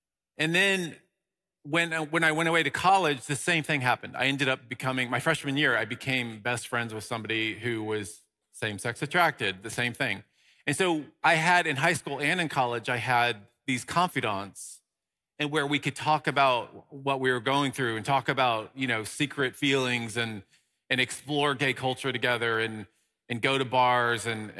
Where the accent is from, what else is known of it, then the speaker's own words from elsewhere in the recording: Dallas, Texas, United States; especially back in the day when I grew up in Dallas, Texas, the youngest of eight kids in a Roman Catholic family.